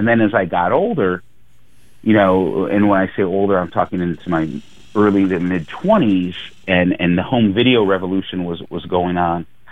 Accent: Connecticut, United States; we grew up together on the East Coast. We grew up in Connecticut, right outside New York City

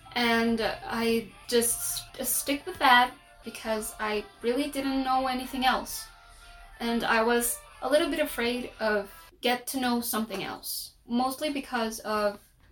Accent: El Hatillo, Miranda, Venezuela; also born or lived in Caracas; I am 24 years old. I was born and raised here in Caracas, Venezuela. Well, born in Caracas, raised in Miranda, in El Atillo.

